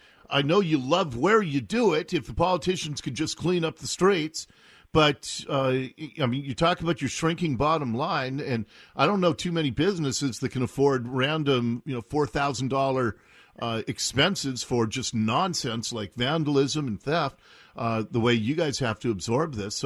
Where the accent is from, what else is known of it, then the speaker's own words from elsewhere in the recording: Seattle, Washington, United States; When I was a kid growing up in Ballard, Matthew, Ballard Avenue had the dumpiest dive bars.